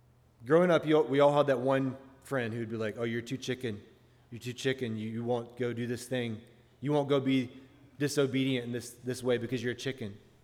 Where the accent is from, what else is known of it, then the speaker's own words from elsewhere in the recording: Alabama, United States; Now, when I was growing up in Alabama, in the summertime, snakes would cross the road.